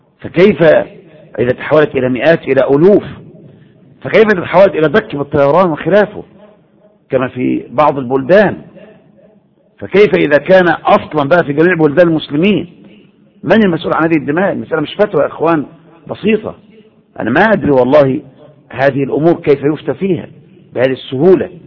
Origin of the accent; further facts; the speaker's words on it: Egypt; يعني ما تفكر ان المظاهرات اللي عندنا في مصر دي مظاهرة سلمية صحيح؟